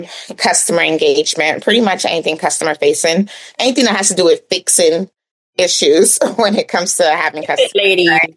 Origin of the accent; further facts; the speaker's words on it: East Coast, United States; And then I come from the East Coast. So, you know, that's a different world. I'm now in the Midwest